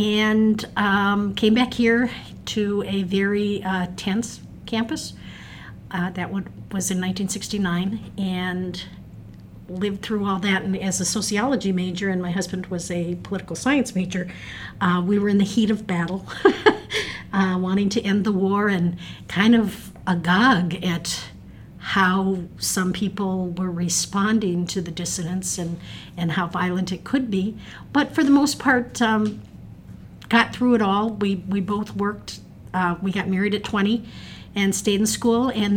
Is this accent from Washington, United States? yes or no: yes; Seattle, Washington, United States; also born or lived in Madison; I was born in Madison, but at 3 weeks old, Mom packed us up and moved us out to Seattle because my dad had taken a professorship at UWASH. So then I spent the next 12 years in Seattle as a faculty brat.